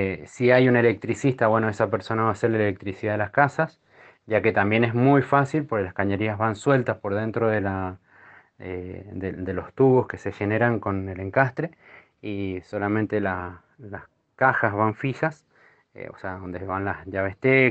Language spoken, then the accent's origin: Spanish; San Martín, Argentina; soy de acá de San Martín, vivo en el centro de San Martín